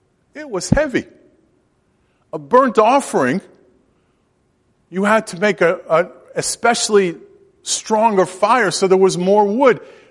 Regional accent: New York City, New York, United States; I'm a city boy. I grew up in Brooklyn. Not a lot of wood in Brooklyn.

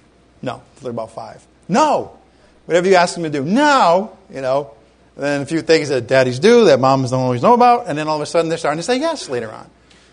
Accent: Rhode Island, United States; I grew up in Rhode Island. I'd look out and I'd look at the ocean

